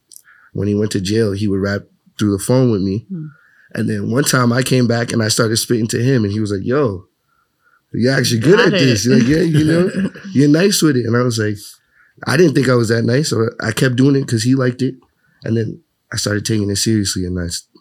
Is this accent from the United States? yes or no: yes; Reading, Massachusetts, United States; also born or lived in Boston / Woburn / Lawrence; I was born in Boston. I lived in Woburn for a little bit and I went to high school in Reading. So, and then after high school, I lived in Lawrence for like 4 years and now I'm back in Reading.